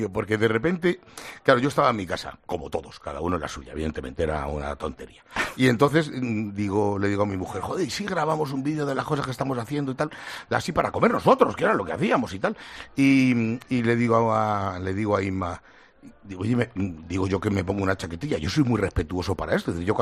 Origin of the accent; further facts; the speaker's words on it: Madrid, Community of Madrid, Spain; viviendo en aquella casa en la que nos criamos, en Carabanchel Alto